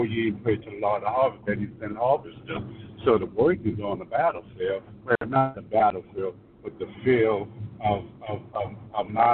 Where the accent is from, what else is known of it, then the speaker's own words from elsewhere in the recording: New Orleans, Louisiana, United States; I'm from New Orleans, and I do a little ministering.